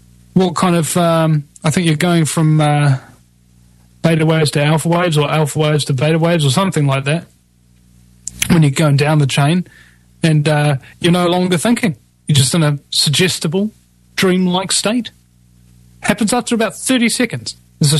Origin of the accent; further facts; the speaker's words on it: New Zealand; Maybe I've got a unique perspective to a lot of people because I'm from New Zealand.